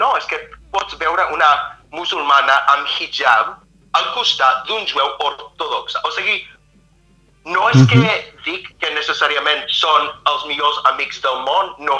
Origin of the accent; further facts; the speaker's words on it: United States; Catalan is a second language; com vaig créixer als Estats Units, que també és una societat molt diversa